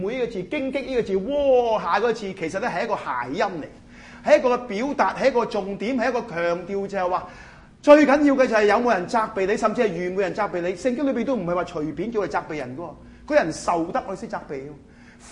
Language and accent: Cantonese; China; 都係我哋中國人咧，都即係有句咁嘅説話